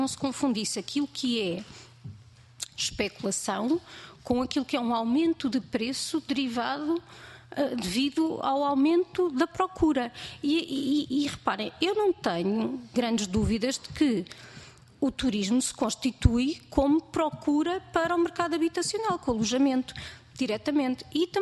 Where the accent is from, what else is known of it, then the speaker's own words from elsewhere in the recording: Lisbon, Portugal; Eu sou lisboeta, mas tento fazer o esforço de pensar que existe outro país, existe mais país.